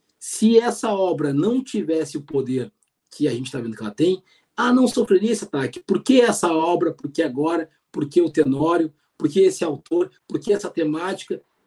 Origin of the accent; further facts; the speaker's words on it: Paraná, Brazil; born there; e aí eu nasci no Paraná, eu posso dizer com muita tranquilidade